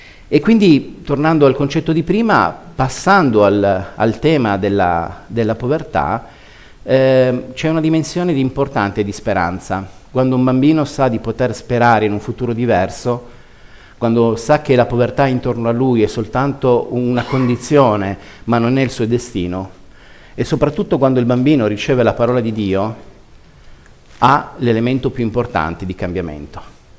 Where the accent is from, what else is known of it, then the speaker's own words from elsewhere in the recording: Turin, Piedmont, Italy; vengo da Torino, quindi è facilissimo abbinare nome, città di provenienza